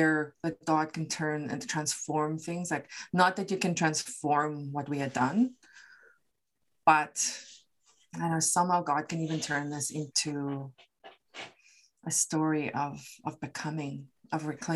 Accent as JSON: {"language": "English", "country": "South Africa", "accent": "Afrikaans", "said": "when these people hear my accent, right, my Afrikaans accent, they don't necessarily see or hear that I was part of a liberation movement or that I supported democracy."}